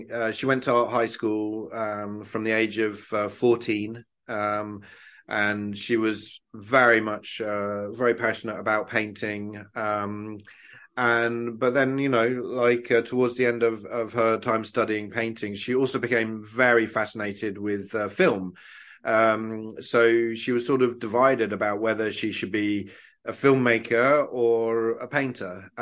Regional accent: United Kingdom; like many people growing up in Britain, my main experience of animation was kind of Danger Mouse and Disney.

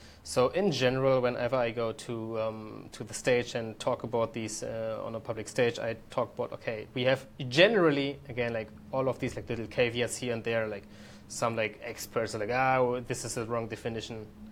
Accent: Berlin, Germany; I'm born and raised in Berlin, and my parents are from India. They moved here 30 plus years ago, and I've been here all my life

